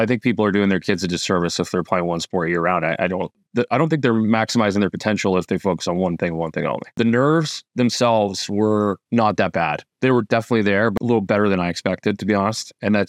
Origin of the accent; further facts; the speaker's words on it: Minnesota, United States; moved away as an adult; now in Manhasset, United States; Yeah, I'm on Long Island here in Manhasset, New York, where I've been for the last 13, 14 years now since I left the beautiful state of Minnesota.